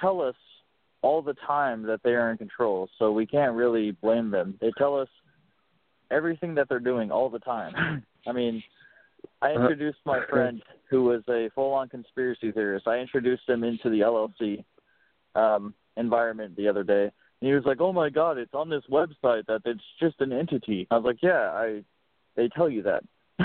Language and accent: English; Illinois, United States; I'm from East Central Illinois